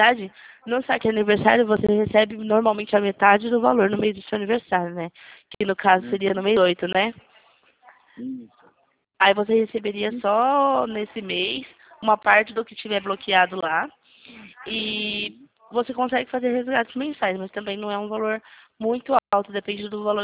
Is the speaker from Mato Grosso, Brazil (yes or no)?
no; São Carlos, São Paulo, Brazil; Ah, eu sou daqui de São Carlos, do ladinho.